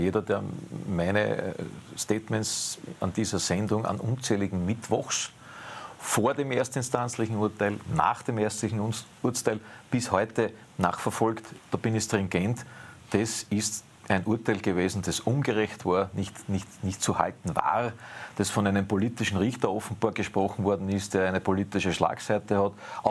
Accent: Austria; gehe mal in eine Apotheke als Österreicher.

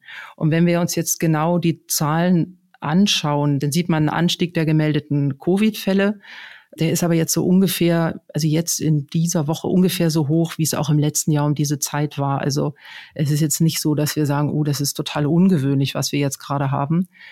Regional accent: Northern Germany, Germany; accent: Northern German; wie man hört, komme ich aus Norddeutschland

